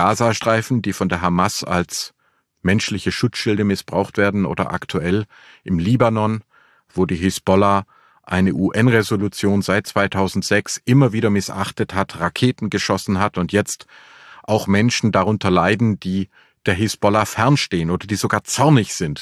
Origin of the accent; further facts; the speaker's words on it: Filderstadt, Baden-Württemberg, Germany; Es werden einige Städte, auch meine Heimatstadt Filderstadt, werden die israelische Flagge auch aufziehen